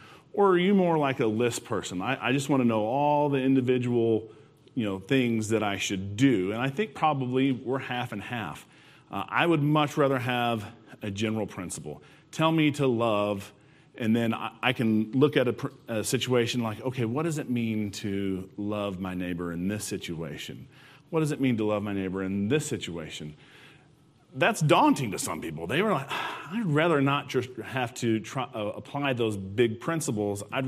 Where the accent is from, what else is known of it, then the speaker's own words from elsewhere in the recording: Arkansas, United States; Worden is a church that we grew up in Arkansas